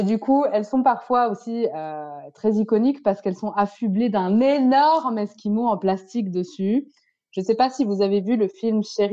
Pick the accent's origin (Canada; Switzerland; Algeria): Switzerland; Alors, chez nous, en Suisse, c'est pas vraiment un truc qui existe.